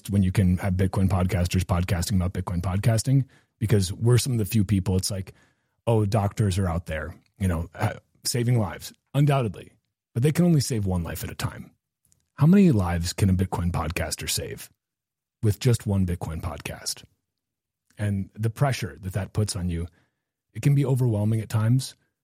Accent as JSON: {"language": "English", "country": "United States", "said": "because, you know, as an American, you like listening to a British person"}